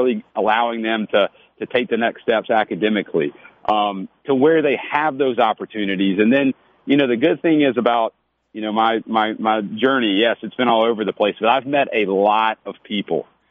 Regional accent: Columbia, Mississippi, United States; also born or lived in Memphis, Tennessee; So originally born in Memphis, Tennessee, kind of like my coaching journey, moved all over the place. Ended up going to high school and graduating high school in Columbia, Mississippi. So Tennessee, Mississippi.

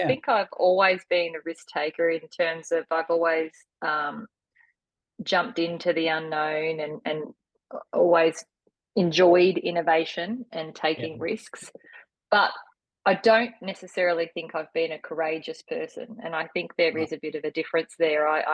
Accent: Victoria, Australia; now in Kiama, Australia; In actual fact, I'm originally from Victoria, so Kiama was a bit of a holiday destination for us many, many moons ago

